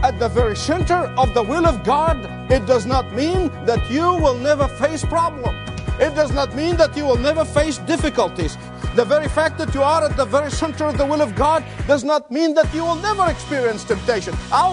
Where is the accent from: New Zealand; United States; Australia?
Australia; You know, in Australia, the public is extremely skeptical of politicians, as my Australian compatriots would testify to that.